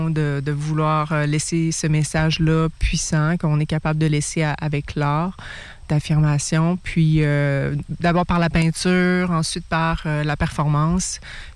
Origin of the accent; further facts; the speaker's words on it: Mashteuiatsh, Quebec, Canada; Mashtuyat Nuchin, je viens de la communauté de Mashtuyat.